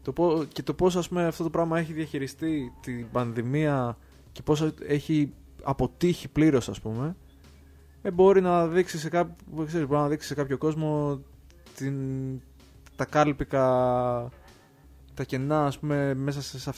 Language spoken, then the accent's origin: Greek; Lavrio, Attica, Greece; γιατί είμαι από το Λαύριο και στο Λαύριο έχουμε μόνο κέντρο υγείας.